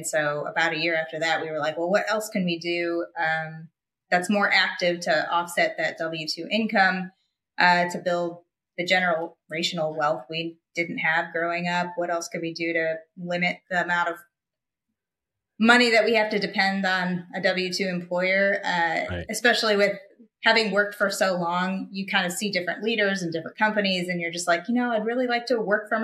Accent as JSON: {"language": "English", "town": "Chicago", "region": "Illinois", "country": "United States", "tie": "born or raised there", "said": "But I grew up in the Chicago area and we just had our first kid. And so it was nice to come home and be able to keep our jobs and just work remote."}